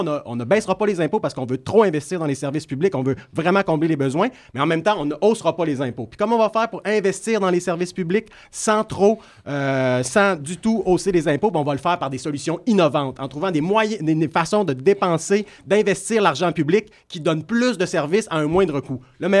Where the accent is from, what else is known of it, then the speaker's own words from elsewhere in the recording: Sherbrooke, Quebec, Canada; je viens de Sherbrooke, j'habite à Sherbrooke et j'ai une expérience parlementaire.